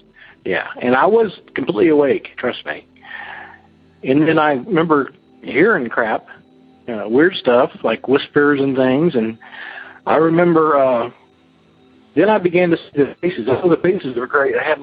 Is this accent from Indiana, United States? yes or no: yes; Indiana, United States; now in Weatherford, United States; I'm from Weatherford, Texas. And I used to live in Indiana. I grew up there as a child.